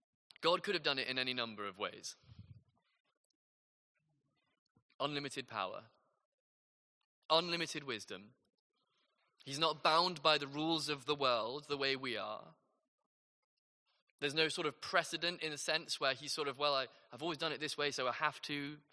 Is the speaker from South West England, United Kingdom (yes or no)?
no; St Albans, East of England, United Kingdom; That happened in where my hometown, St. Albans, where I was born.